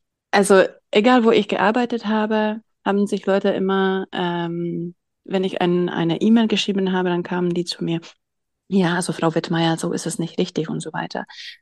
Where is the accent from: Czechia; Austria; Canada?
Czechia; Also ich bin in Tschechien groß geworden und habe da auch studiert.